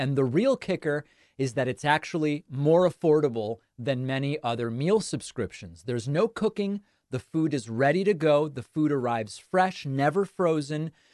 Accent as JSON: {"language": "English", "country": "Argentina", "lives_now": "United States", "said": "As many of you no doubt know, I'm originally from Argentina. And one of the things I really miss about being there is the soccer and how easy it is to find it on TV."}